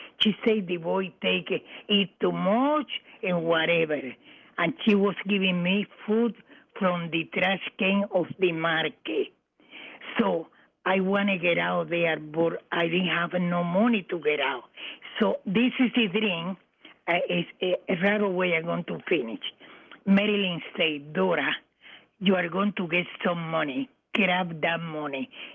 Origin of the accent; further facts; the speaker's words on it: Cuba; English is a second language; moved away; I told before, when I came from Cuba, I was working in a house